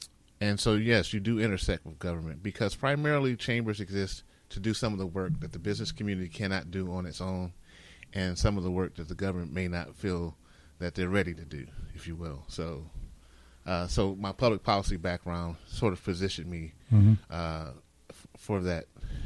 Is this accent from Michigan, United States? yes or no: yes; Detroit, Michigan, United States; I was introduced to chamber work in Detroit, Michigan. That's my hometown.